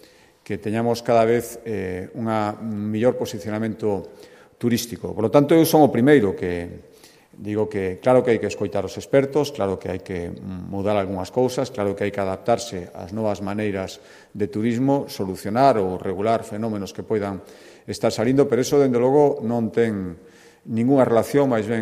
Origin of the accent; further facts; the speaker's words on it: Galicia, Spain; de pobo despreciativo e que mira por enriba do ombro a outros, eso non somos os galegos